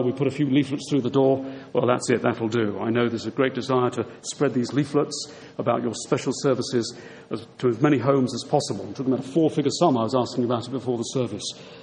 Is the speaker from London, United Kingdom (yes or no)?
no; South East England, United Kingdom; By the way, I come from West Sussex, not East. Haven't come that far tonight.